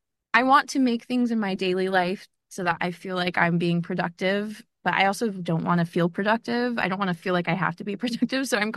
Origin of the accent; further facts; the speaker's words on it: Utah, United States; It's just I grew up in Utah, which is a very particular place. It has kind of conservative values.